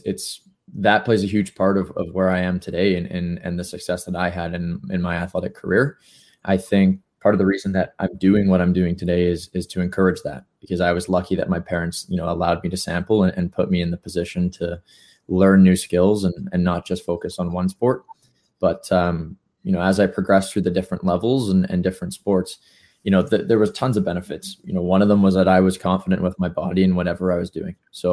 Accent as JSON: {"language": "English", "town": "North Vancouver", "region": "British Columbia", "country": "Canada", "tie": "born or raised there", "said": "Yeah, so I've born and raised in North Vancouver here in BC"}